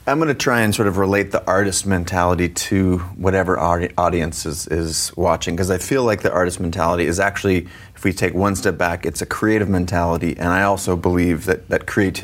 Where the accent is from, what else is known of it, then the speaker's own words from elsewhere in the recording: Seattle, Washington, United States; I grew up in Seattle.